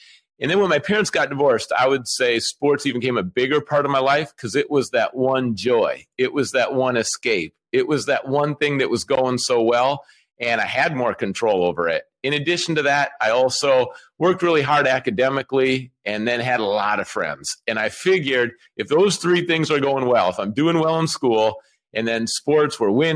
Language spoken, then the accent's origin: English; Minnesota, United States; I grew up in Minnesota, so I was in the frozen tundra.